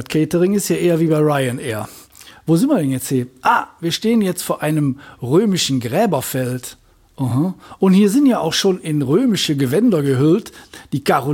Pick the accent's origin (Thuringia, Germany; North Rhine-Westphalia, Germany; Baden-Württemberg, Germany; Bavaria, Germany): North Rhine-Westphalia, Germany; Cologne; Als Kölner würde ich sagen, das war die Vorlage zur legendären Game of Thrones-Folge.